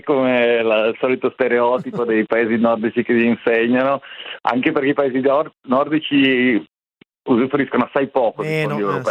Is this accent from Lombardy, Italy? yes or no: no; Pinerolo, Piedmont, Italy; io sono di Pinerolo